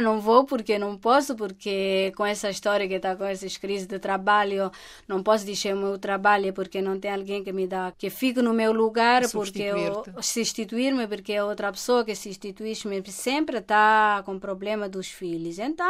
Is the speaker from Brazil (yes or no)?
no; Santo Antão, Cape Verde; also born or lived in São Vicente; eu sou de Santo Antão. Fiz casa em São Vicente, mas sou de Santo Antão. Amo a minha terra